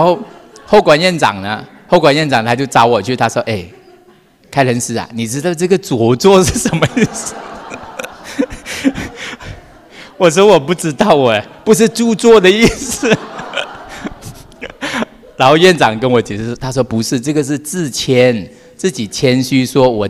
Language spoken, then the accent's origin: Chinese; Malaysia; now in Taiwan; 像我们马来西亚人哈，其实有很多中文是比你们差很多的